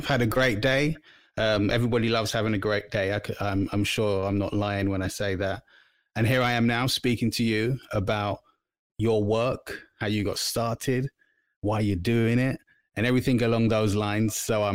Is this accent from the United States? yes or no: no; London, United Kingdom; I grew up in South London, so a small part of it, but not by no means was it a small town.